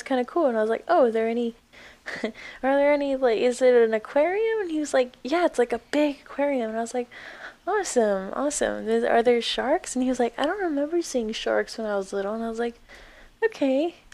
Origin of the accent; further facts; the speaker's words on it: California, United States; I've been to, like, Disneyland once or twice, like, in California. I'm from California.